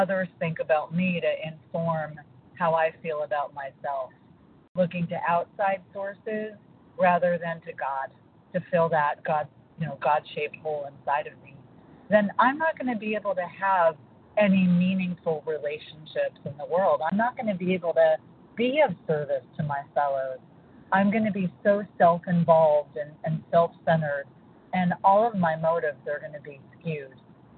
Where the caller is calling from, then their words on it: California, United States; I'm calling from California.